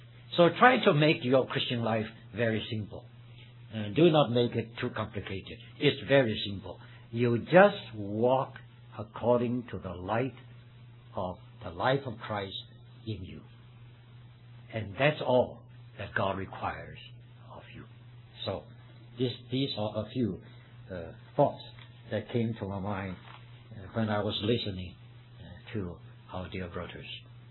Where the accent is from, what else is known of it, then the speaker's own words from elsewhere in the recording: Shanghai, China; moved away as an adult; It was a funny thing because I came from Shanghai.